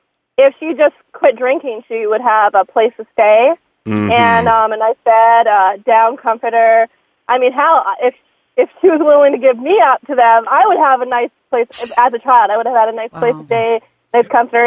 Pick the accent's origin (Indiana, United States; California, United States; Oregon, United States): California, United States; Los Angeles; I'm fresh from Virginia. Originally from LA, but so no, I have not.